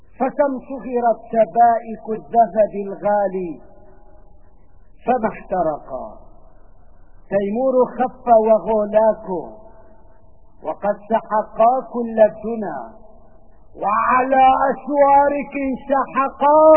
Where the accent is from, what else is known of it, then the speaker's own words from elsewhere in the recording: Syria; ما أحوجنا في هذه الظروف الصعبة القاسية التي يمر بها وطننا الحبيب إلى أن نتراحم كسوريين